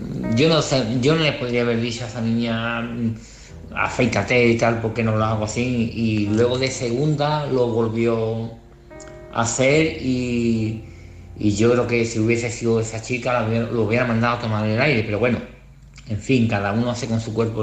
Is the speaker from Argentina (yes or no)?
no; Seville, Andalusia, Spain; de Sevilla.